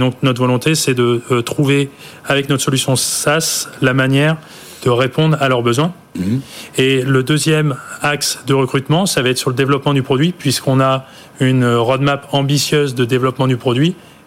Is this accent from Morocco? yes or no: no; Hauts-de-France, France; Je viens du Nord et un Zozio, c'est un oiseau.